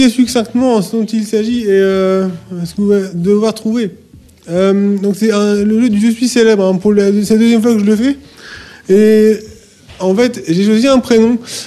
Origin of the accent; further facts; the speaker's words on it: Belgium; born there; Je suis né en Belgique.